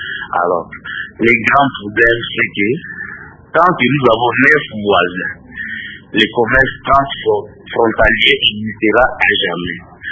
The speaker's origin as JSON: {"language": "French", "region": "Équateur", "country": "DR Congo", "said": "Vous savez que même chez moi, à l'Équateur, il y a du pétrole qu'on n'a pas exploité."}